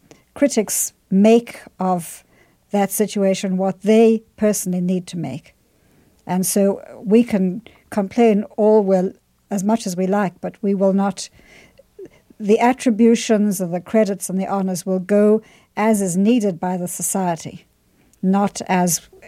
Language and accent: English; Philadelphia, Pennsylvania, United States; Right. It is my hometown.